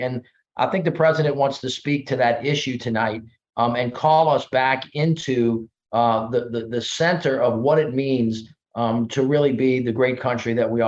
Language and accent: English; the South, United States; on my 30 years of experience growing up in the South, this is stuff that's been around a long time down here.